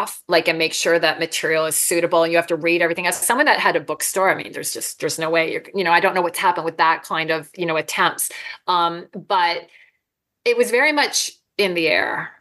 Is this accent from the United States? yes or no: no; Canada; I'm Canadian